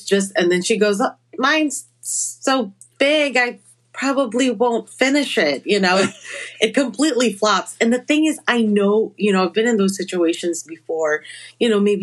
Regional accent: Philippines; It's hard to say because I grew up in the Philippines and we would eat rice.

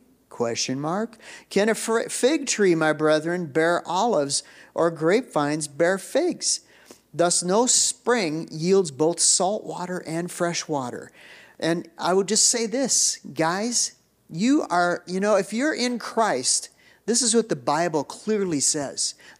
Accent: Minneapolis, Minnesota, United States; now in Menominee, United States; I grew up in Minneapolis, and to my knowledge, we never yielded to pedestrians.

